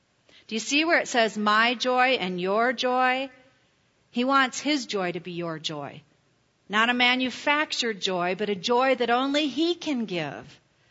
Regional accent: Michigan, United States; I'm from Michigan, so we really know Johnny Appleseed.

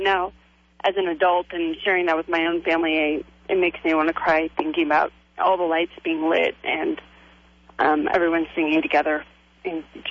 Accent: California, United States; now in New Mexico, United States; I grew up in California, and we went every year to Candlelight Service, and our church did luminaries, which here in New Mexico they're called luminarias, of course.

